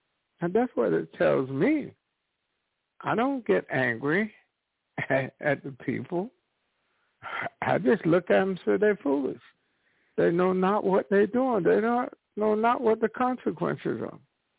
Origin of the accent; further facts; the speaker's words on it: the South, United States; I know growing up in the South, words did speak.